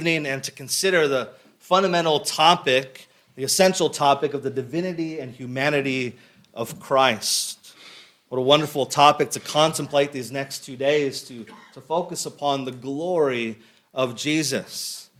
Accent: United States; I'm an American. I'm going to pronounce it as controversy.

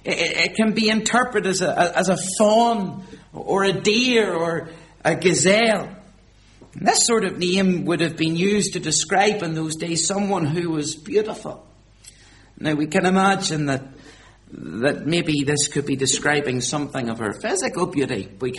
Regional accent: Belfast, Northern Ireland, United Kingdom; I was brought up in East Belfast

